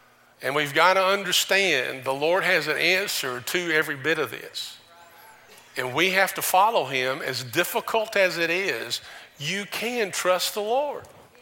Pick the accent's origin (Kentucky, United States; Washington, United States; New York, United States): Kentucky, United States; I said, I'm not a Yankee. I'm from Kentucky.